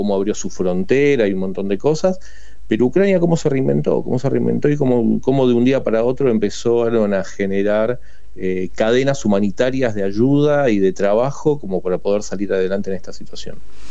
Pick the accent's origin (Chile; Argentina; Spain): Argentina; first language Ukrainian; Spanish is a second language; Yo la verdad soy nieto de ucranianos, vivo en la Argentina desde mi nacimiento, nací en la Argentina, mis padres son argentinos, pero mi primer idioma fue el ucraniano, la cultura que mamé en mi casa fue la ucraniana.